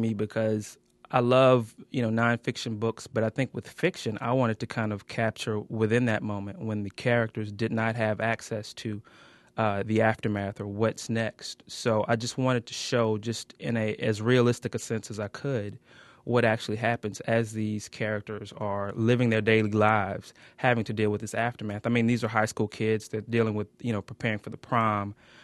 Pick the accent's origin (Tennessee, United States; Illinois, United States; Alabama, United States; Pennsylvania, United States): Alabama, United States; Montgomery; a second novel that I'm working on that's going to take place in my hometown of Montgomery. So that will be interesting to kind of compare my life growing up there